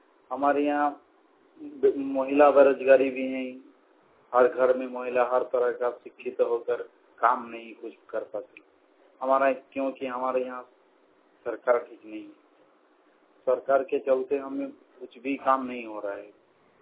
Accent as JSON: {"language": "Hindi", "region": "Jharkhand", "country": "India", "said": "ग्राम कुड़ियाम, post नगरी, थाना नंदा, जिला जामताड़ा का निवासी हूँ।"}